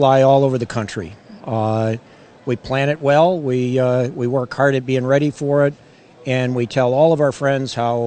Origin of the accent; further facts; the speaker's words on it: Texas, United States; We're here from Texas, 5-hour flight.